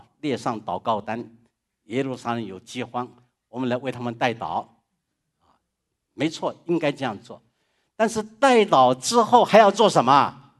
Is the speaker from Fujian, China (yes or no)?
yes; Fuzhou, Fujian, China; 福州话已经够难懂了，因为我是福州人，我知道。